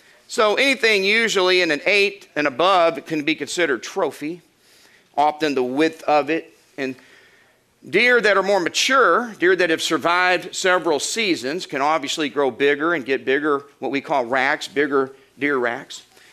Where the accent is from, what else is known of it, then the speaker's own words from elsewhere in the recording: Florida, United States; now in Texas, United States; I remember when I first moved here. Of course, I'm from Florida and we don't have the deer that we have here in Texas.